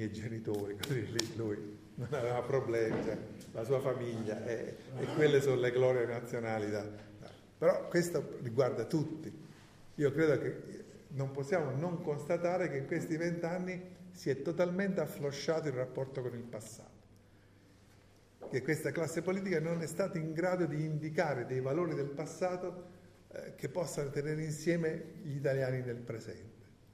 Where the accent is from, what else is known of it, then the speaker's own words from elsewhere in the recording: Southern Italy, Italy; accent: southern Italian; lo dico sempre accentuando il mio accento meridionale, perché sono tutte e due categorie tipiche del Sud